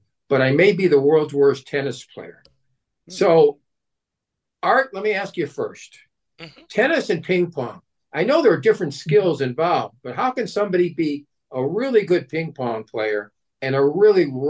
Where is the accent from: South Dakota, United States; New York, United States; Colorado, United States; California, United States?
California, United States; Culver City; I was brought up in Culver City, California. They had 9 parks.